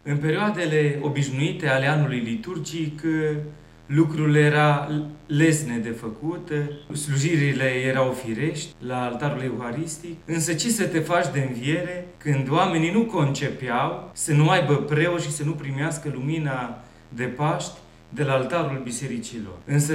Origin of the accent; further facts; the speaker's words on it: Spermezeu, Bistrița-Năsăud, Romania; Satul meu din județul Bistrița Năsăud, unde trăiesc și sunt bine din mila lui Dumnezeu părinții mei, la poalele munților Țibleș, satul Spermezeu se învecinează cu alte două sate mai mici, Sita și Hălmăseu.